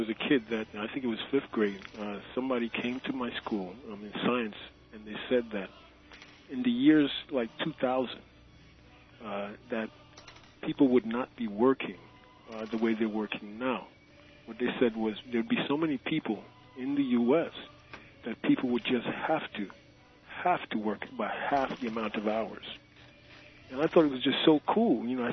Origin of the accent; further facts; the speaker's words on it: Flatbush, New York, United States; Flatbush, for the most part, Crown Heights area.